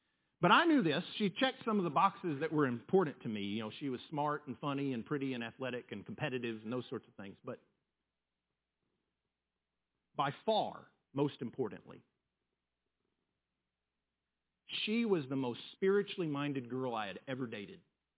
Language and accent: English; Lubbock, Texas, United States; I grew up in Lubbock. I grew up a Texas Tech fan.